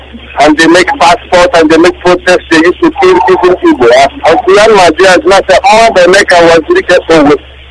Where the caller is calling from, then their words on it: Egypt; I'm calling from Egypt.